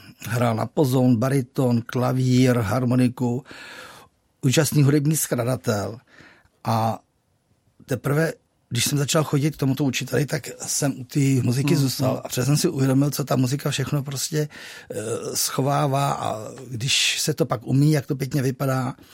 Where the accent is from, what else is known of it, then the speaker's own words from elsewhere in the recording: Kadaň, Ústí nad Labem Region, Czechia; Ano, já jsem z Kadaně